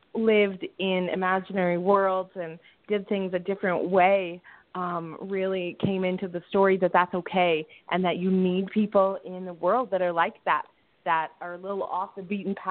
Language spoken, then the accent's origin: English; Canada; I know that even though I'm Canadian and a lot of my publishers are Canadian